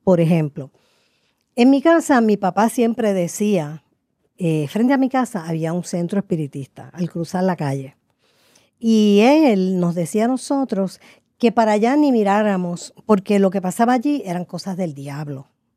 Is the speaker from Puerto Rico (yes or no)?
yes; Puerto Rico; yo soy una cantante puertorriqueña con una carrera de 50 años como intérprete de la nueva canción puertorriqueña.